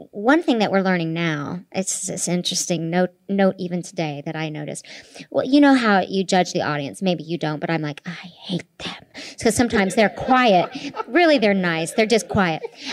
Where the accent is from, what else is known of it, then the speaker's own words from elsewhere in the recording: Oklahoma, United States; And growing up in Oklahoma, this is unique.